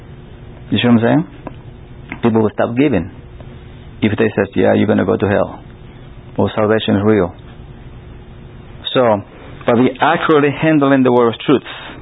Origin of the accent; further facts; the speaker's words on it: Mexico; also born or lived in California; now in Baltimore, United States; I'm from Mexico. Moved to California. Came to Baltimore.